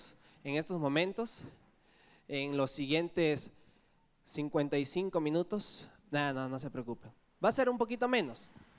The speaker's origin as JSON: {"language": "Spanish", "country": "Peru", "said": "yo soy de Perú para los que no me conocen"}